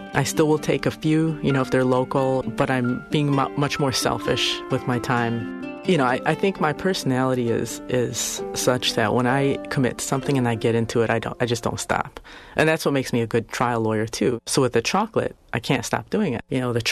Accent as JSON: {"language": "English", "town": "Madison", "region": "Wisconsin", "country": "United States", "said": "even though I'm from Madison and I have a lot of roots here, I've never practiced here."}